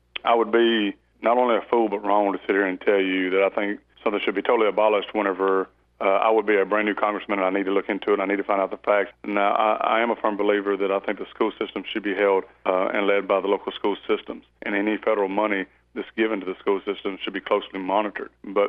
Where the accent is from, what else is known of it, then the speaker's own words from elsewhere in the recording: Louisiana, United States; Born and raised in Westkill Parish. Graduated from Forest High School in 1992.